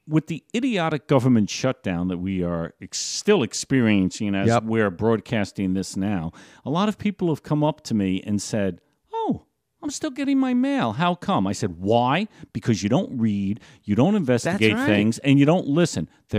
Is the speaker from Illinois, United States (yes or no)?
no; Lake Stockholm, New Jersey, United States; I grew up in Lake Stockholm, folks. Yep. Lake Stockholm, New Jersey. It was part of a archipelago, if you will, of lake communities comprising five lakes that were known as Stockholm.